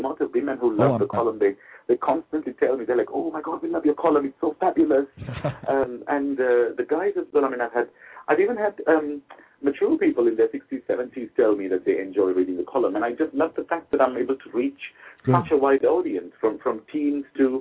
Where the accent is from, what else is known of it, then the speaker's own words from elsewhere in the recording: Jaffna, Northern Province, Sri Lanka; I'm from Sri Lanka and I was born in Jaffna.